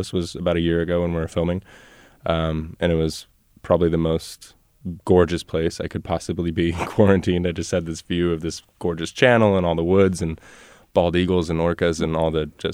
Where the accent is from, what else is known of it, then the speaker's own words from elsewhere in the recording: El Dorado Hills, California, United States; I am. Yeah, I grew up in El Dorado Hills.